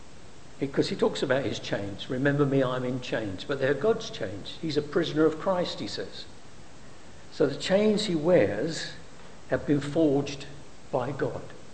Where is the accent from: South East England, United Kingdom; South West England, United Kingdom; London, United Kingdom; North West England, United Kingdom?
London, United Kingdom; Poplar; I was born and raised in the East End of London in Poplar.